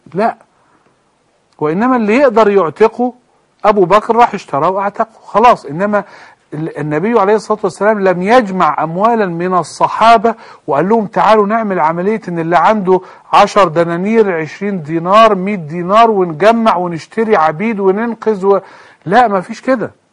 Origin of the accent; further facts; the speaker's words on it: Egypt; احنا عندنا في مصر حتى الآن كفور باسم صحابة